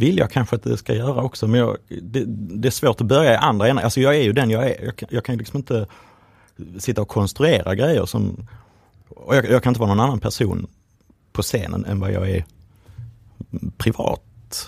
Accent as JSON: {"language": "Swedish", "town": "Eslöv", "region": "Skåne", "country": "Sweden", "said": "jag kommer ju från Eslöv"}